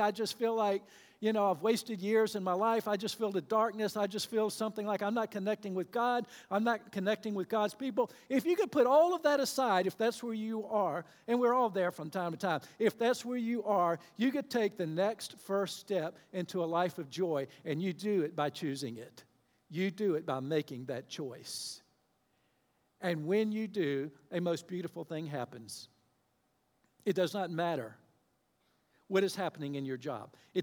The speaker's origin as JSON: {"language": "English", "town": "Hampton", "country": "United States", "tie": "born or raised there", "said": "Now, I was born and raised here in Hampton, of all things."}